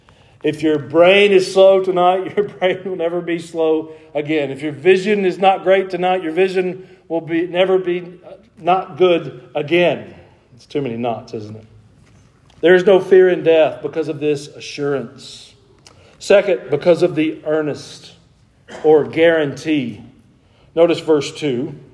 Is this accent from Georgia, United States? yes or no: yes; Gainesville, Georgia, United States; We grew up in Gainesville, Georgia, near Lake Sidney Lanier.